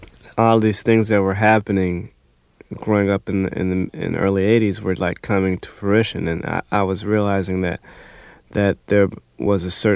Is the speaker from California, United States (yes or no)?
yes; Inglewood, California, United States; I grew up on Vermont and Hunter first, and in a part of South L.A. known as Inglewood, in the flight path of LAX.